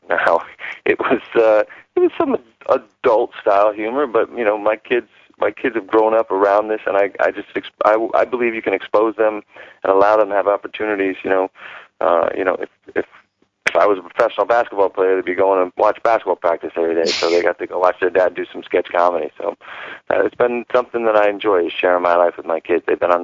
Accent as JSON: {"language": "English", "town": "Newton", "region": "Massachusetts", "country": "United States", "tie": "born or raised there", "said": "It was funny because I grew up in Newton, Massachusetts, and you know, two things do not come from Newton, and that's bull riders and tough guys."}